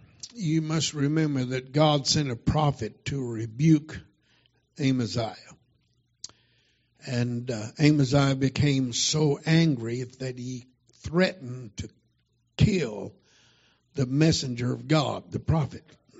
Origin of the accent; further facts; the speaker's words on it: United States; Now, I love this country. I am patriotic. Hello. I am patriotic. I am an American. I believe in this country.